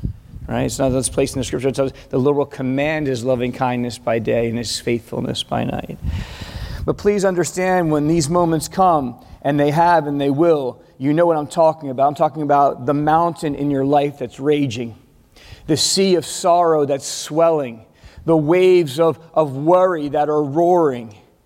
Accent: Philadelphia, Pennsylvania, United States; Like, boom, like, I don't know, I'm from Philly, so I don't like to fight

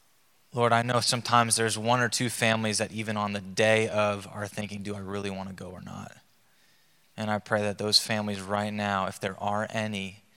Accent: Connecticut, United States; I grew up in Connecticut.

